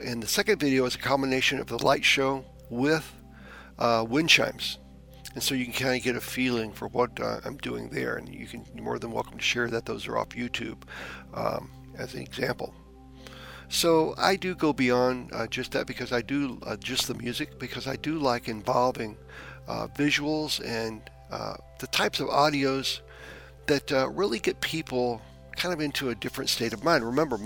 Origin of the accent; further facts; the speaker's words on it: Texas, United States; In the early 80s, I was in the Houston area where I grew up. Remember, I grew up on Galveston Bay, south of Houston.